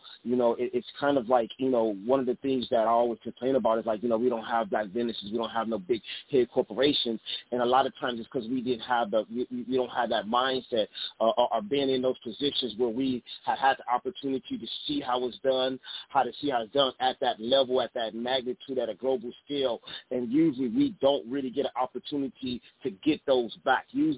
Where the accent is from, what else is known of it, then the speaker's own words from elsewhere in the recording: Compton, California, United States; You know, I'm from Compton, so I've seen what we can build from a negative mindset in a sense.